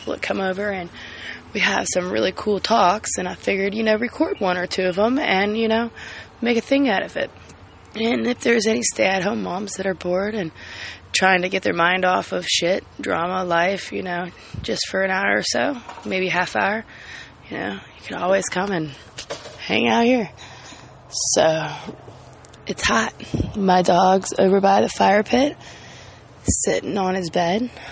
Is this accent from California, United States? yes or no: yes; California, United States; because I was from California and now I'm in the Hicks.